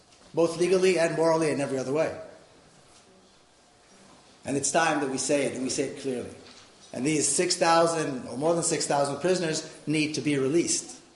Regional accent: Jerusalem, Jerusalem District, Israel; moved away as an adult; now in San Diego, United States; Now, I was born and raised in Jerusalem. I lived there half my life. The first time I met Palestinians was during these meetings in San Diego in the United States.

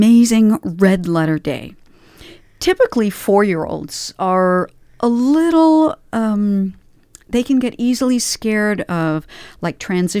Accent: New Jersey, United States; born there; Well, I was born in New Jersey.

